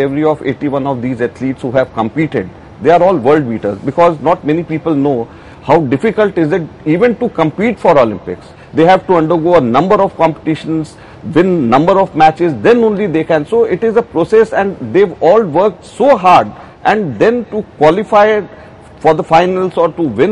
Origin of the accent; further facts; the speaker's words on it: India; I did what naturally, as an Indian, I thought I should do.